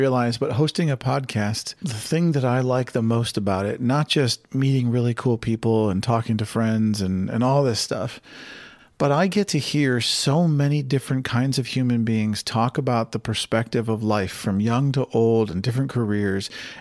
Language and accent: English; Cleveland, Ohio, United States; I just named my hometown because like, everyone wants to. Why would you not want to go to Cleveland?